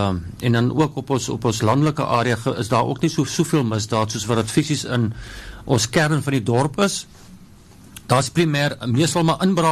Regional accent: Wellington, Western Cape, South Africa; ek is oorspronkelijk, ek is van Wellington.

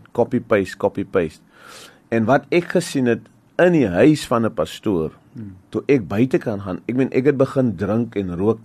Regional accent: Mitchells Plain, Western Cape, South Africa; So ek kom van die Kaapse vlakte af, area genoem Westridge in Mitchells Plain. Ek was daar gebore, my pa het ingetrek daarso. Ek dink in die 1980, ek is gebore in 1982 en ek het groot geword daar.

